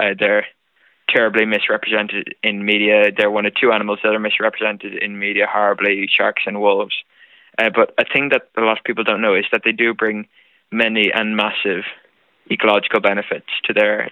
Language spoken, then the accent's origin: English; Tramore, County Waterford, Ireland; So, yeah, I am from Tramore. I'm in first year now. I'm 13 years old doing the project.